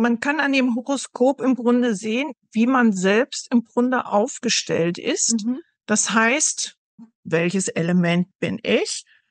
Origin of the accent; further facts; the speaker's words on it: North Rhine-Westphalia, Germany; born there; ich komme gebürtig aus dem Münsterland in Deutschland.